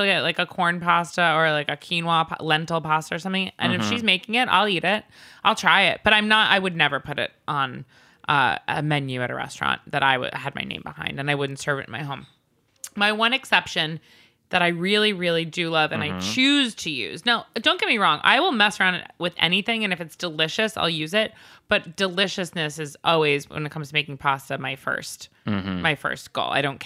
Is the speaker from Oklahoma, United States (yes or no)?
no; New York City, New York, United States; I'm from New York City.